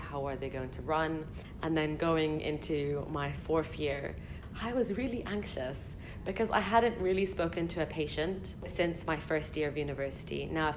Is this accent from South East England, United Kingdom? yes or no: yes; Brighton, South East England, United Kingdom; I went to university in 2018 and I just graduated in 2022, and I'm from Brighton.